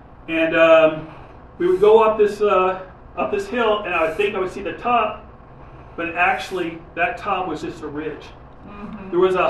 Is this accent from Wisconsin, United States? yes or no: no; California, United States; Now, I grew up in outside of Los Angeles in a time where there was nothing but kids, horses, and dogs.